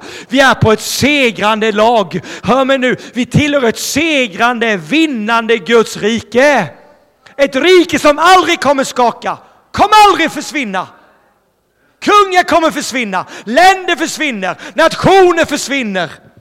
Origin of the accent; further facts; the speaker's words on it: Småland, Sweden; Och det är inte för att jag är någon speciell person. Jag är en enkel smålänning.